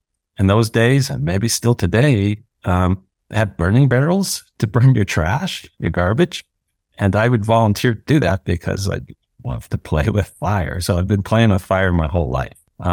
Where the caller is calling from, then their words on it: Kamloops, British Columbia, Canada; I'm calling from Kamloops, British Columbia. It's the traditional and unceded territory of the Kamloops people.